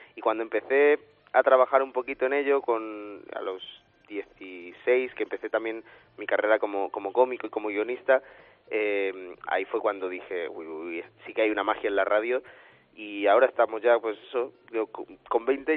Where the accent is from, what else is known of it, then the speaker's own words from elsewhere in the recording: Málaga, Andalusia, Spain; yo que soy de Málaga, trabajo en Radio Victoria